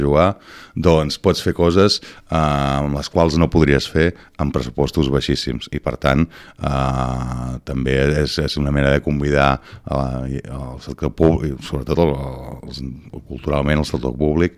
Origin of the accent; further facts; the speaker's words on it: Tordera, Catalonia, Spain; jo sóc de Tordera